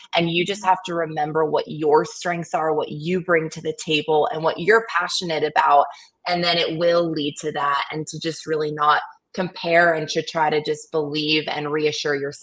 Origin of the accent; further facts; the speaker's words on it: New York, United States; because I'm from Long Island, New York. Lacrosse is what everyone does.